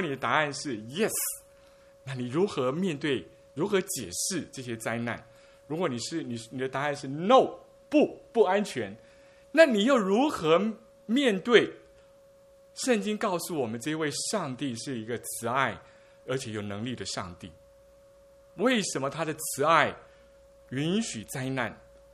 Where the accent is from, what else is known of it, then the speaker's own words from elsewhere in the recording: Taiwan; first language Min Nan; 我的母语呢，我妈妈的语言是闽南话，台语呢，他们叫父亲是叫阿爸。